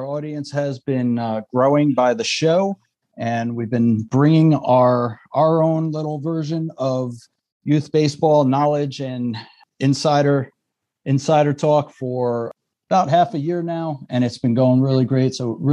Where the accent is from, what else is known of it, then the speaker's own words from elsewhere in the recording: New York, United States; I'm born and bred in New York. I've been here my whole life, and I am a Philly fan.